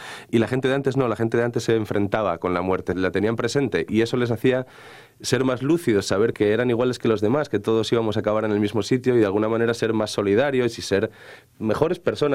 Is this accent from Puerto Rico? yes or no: no; Asturias, Spain; la gente de mi tierra siempre está triste, nunca vio salir el sol sin que al final lloviera. Entonces, como dicen, el rollo de Asturias